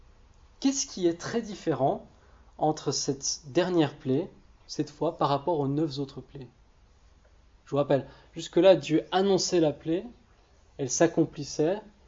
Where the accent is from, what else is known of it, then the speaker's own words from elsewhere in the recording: France; en tant que Français, le 14 juillet évoque directement nos racines, notre identité française peut-être